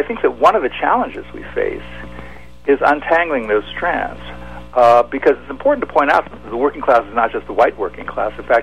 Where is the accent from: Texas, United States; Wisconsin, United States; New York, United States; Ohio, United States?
Ohio, United States; So I'm from Ohio originally